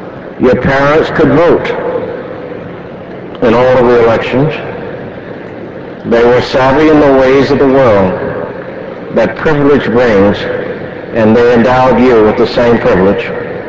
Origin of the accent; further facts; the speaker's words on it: Mount Gilead, North Carolina, United States; as I was in traveling from Durham, from North Carolina Central, to my hometown in Mount Gilead.